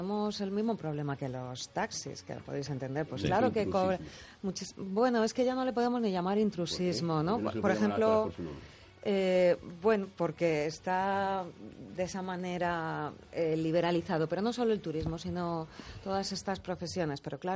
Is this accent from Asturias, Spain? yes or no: no; Madrid, Community of Madrid, Spain; yo soy vecina tuya, yo soy de Conde Duque